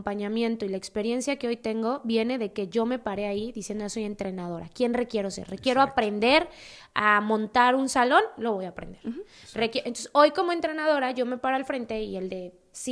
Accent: Mexico City, Mexico; Yo soy de Ciudad de México y yo no soy de gente de varo, o sea, mi familia no era gente de varo.

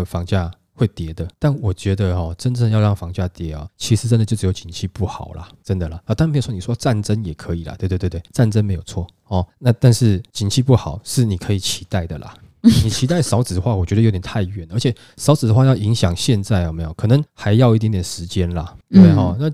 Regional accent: Taiwan; 尤其我们台湾人又不是像那国外那种，就是你开几个小时去买个菜你都能接受，不可能啊。

